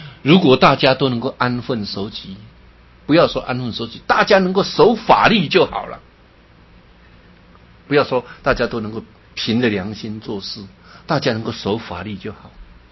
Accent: China

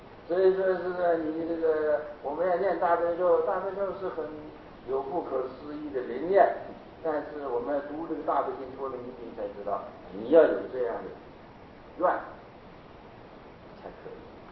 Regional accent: Hong Kong; 这个我是从香港来的，所以就说话有的时候就会想起来香港的事。

